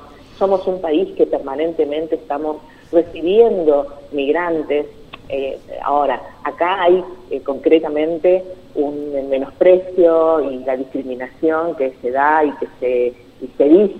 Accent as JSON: {"language": "Spanish", "country": "Argentina", "said": "Nosotros como argentinos"}